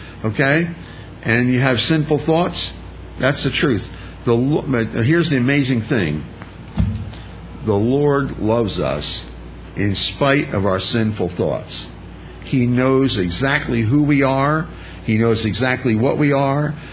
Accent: Easton, United States; born there; I was born in Easton, here in Easton, in 1947.

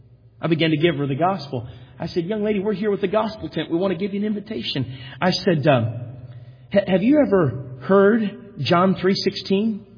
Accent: Minnesota, United States; Of course, Pastor Monty has told you that we grew up in Minnesota.

